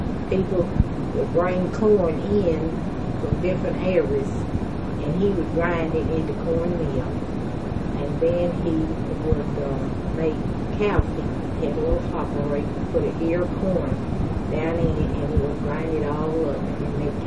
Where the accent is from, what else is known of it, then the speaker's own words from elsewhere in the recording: Stevenson, Alabama, United States; born there; I was born in Stevenson, Alabama.